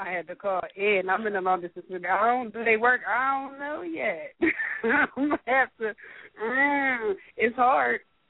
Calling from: Hollywood, California, United States; Hey, it's … I'm calling from Hollywood right now.

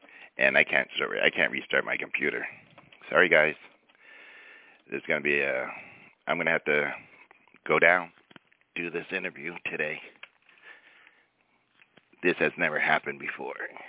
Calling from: California, United States; So right now in California, I'm calling you from California, it's 7:12.

